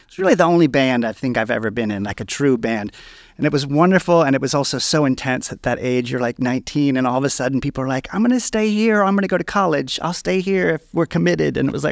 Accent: North Carolina, United States; also born or lived in New York; So I was born in New York, like you said, but I was raised in North Carolina.

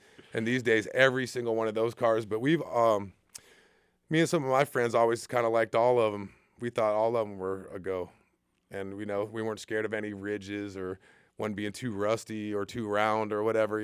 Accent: Florida, United States; now in Atlanta, United States; But, you know, growing up in Florida and going to Miami, to South Beach, even when it was abandoned as a kid for hurricane season

